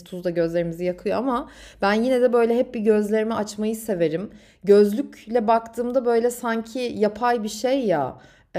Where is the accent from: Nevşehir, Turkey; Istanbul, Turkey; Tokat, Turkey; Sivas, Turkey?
Istanbul, Turkey; bu ev dediğim gibi benim büyüdüğüm ev olmasının yanı sıra Kendimi yuvamda hissettiğim ve aynı zamanda Minnoş'la, benim 21 sene neredeyse yaşayan kedimle tanıştığım ve o Yeşilköy camiası da o kadar tanıdıktı ki bana.